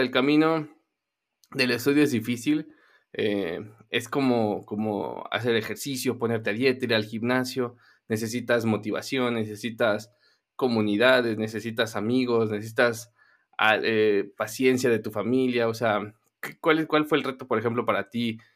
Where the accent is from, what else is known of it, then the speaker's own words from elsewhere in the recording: Mexico City, Mexico; now in Querétaro, Mexico; yo que soy de la Ciudad de México, de la capital, y la Ciudad de México es un caos, es maravillosa, pero es un caos, y me mudé a un estado más, vamos a decir, más tranquilo, más seguro, menos gente, menos tráfico. Yo me mudé acá